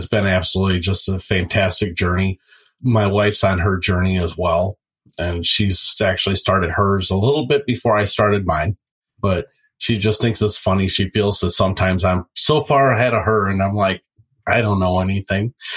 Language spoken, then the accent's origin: English; Midwest, United States; now in Florida, United States; I'm from the Midwest, moved down to Florida a few years ago. Love it here.